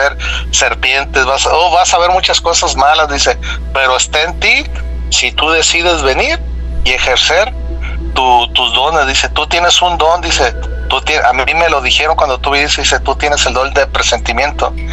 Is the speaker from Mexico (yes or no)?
yes; Mexico; Yo tenía a mi madre en México y un día, Nacho, yo soñé, pero yo siento que no era sueño, porque yo veía a mi pueblo